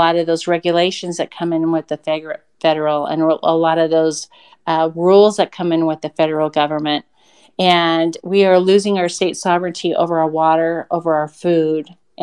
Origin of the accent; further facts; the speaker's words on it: Jerome, Idaho, United States; I grew up in Jerome, and I went from first to 12th grade with all of these people.